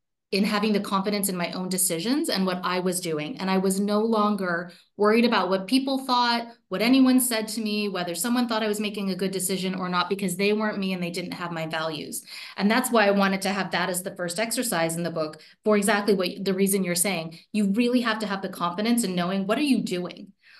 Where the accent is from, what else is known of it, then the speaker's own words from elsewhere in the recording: Nova Scotia, Canada; Yeah, grew up in Nova Scotia and a little small town there and very, very proud to be Canadian.